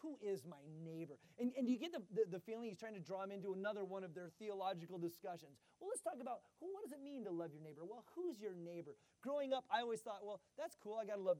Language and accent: English; California, United States; But I'm from California. Okay, that's wilderness.